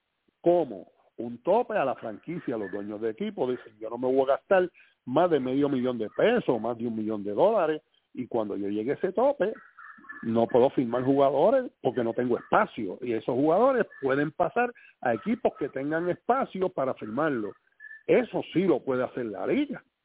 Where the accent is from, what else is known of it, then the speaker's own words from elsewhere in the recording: Puerto Rico; La diferencia de nosotros como puertorriqueños era ver que nuestro equipo nacional, hecho de boricua, jugando aquí